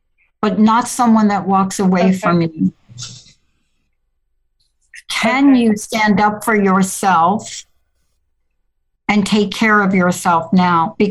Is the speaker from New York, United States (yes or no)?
yes; New York, United States; Like, I'm from New York.